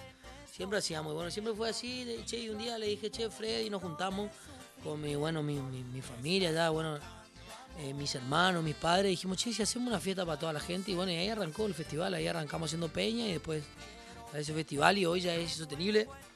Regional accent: Formosa, Argentina; mi lugar, mi tierra muy presente. Yo estoy 2 días en Formosa, 2 días allá, 2 días acá y así ando.

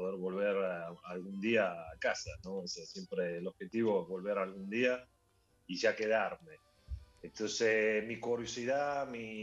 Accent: Córdoba, Argentina; also born or lived in Italy; yo soy cordobés, de barrio Alberdi, solo que en una de nuestras tantas crisis, mi viejo era tano, así que decidieron llevarnos a Italia con mis hermanas

